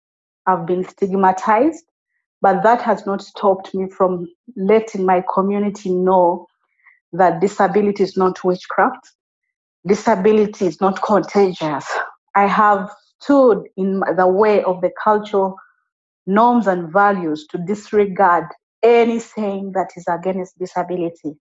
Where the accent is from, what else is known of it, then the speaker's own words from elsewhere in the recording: Uganda; definitely the place where to raise my son was my home country, and that was Uganda.